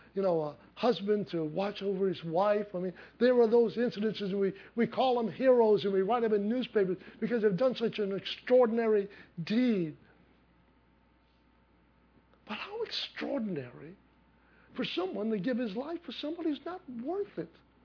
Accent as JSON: {"language": "English", "town": "New Orleans", "region": "Louisiana", "country": "United States", "said": "I'm just nobody from the Ninth Ward in New Orleans."}